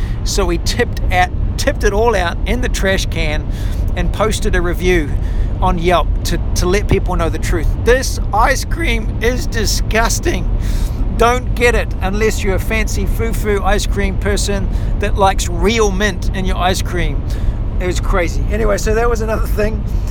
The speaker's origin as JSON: {"language": "English", "country": "New Zealand", "said": "so we come from New Zealand where 2 lanes is a big road."}